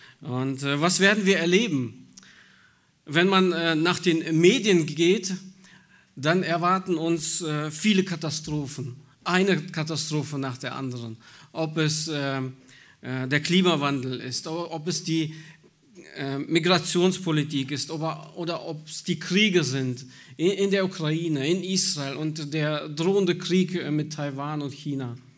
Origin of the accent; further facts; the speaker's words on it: Minden, North Rhine-Westphalia, Germany; ich bin 42 Jahre alt, ich komme aus Minden, aus der Gemeinde auch dort.